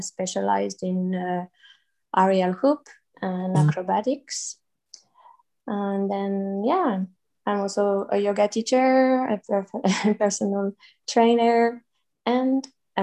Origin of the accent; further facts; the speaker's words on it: France; English is a second language; now in Spain; I come from France. I am at the moment based in Spain